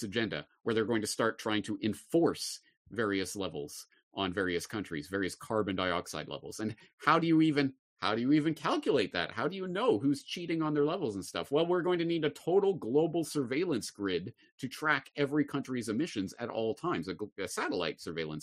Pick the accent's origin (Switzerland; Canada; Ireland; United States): Canada; me growing up in Canada in the public school system